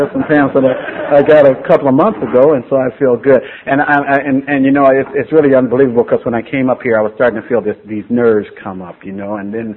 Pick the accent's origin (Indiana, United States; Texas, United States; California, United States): California, United States; San Diego; Like I said, I grew up in San Diego and I've done a lot of things here